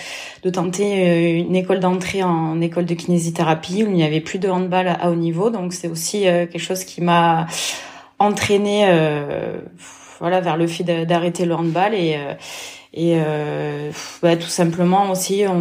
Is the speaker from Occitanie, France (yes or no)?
yes; Occitanie, France; born there; Je suis née en Lozère, donc on a un beau coin pour aller s'entraîner à l'extérieur.